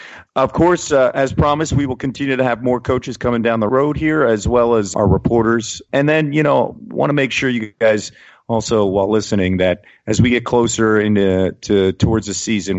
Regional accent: Pennsylvania, United States; I grew up in a Penn State family. I'm from the Philadelphia suburbs. I've got 9 cousins that went to Penn State.

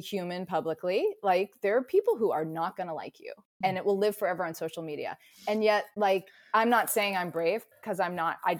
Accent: Atlanta, Georgia, United States; she read my book, so she knew I grew up in Atlanta.

